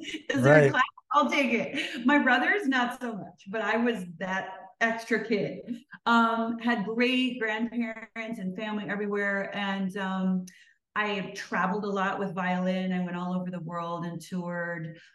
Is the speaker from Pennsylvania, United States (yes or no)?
no; Minneapolis, Minnesota, United States; I grew up in Minneapolis, Minnesota.